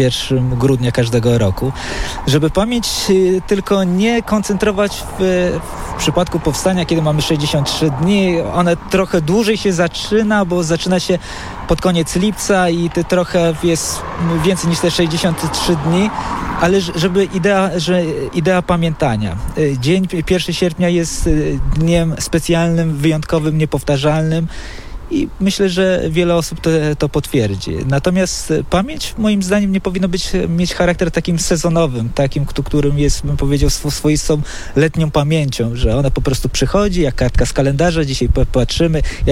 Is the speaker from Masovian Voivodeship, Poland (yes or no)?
yes; Warsaw, Masovian Voivodeship, Poland; ja jestem akurat z dziada pradziada, mówię o sobie warszawianinem